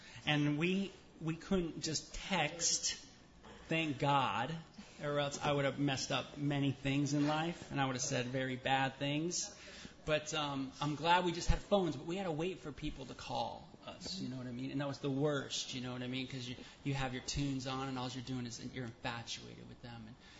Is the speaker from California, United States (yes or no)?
yes; North Hollywood, California, United States; And growing up in North Hollywood, you're around brown all the time.